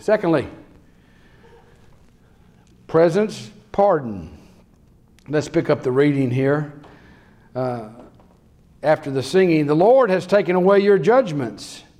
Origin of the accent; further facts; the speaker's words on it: United States; I came from America as an evangelist to tell you that I'm a sinner and I have no hope.